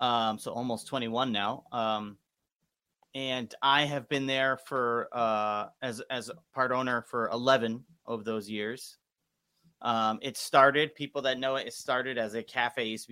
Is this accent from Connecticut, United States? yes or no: yes; Bridgeport, Connecticut, United States; I grew up in Bridgeport. I went, with the, all my school, middle school, high school, and all that in Bridgeport.